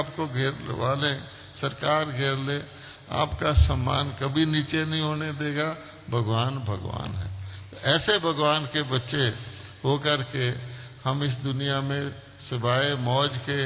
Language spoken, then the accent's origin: Hindi; Amritsar, Punjab, India; उसने मेरा ही शहर बताया कि मैं अमृतसर का रहने वाला हूं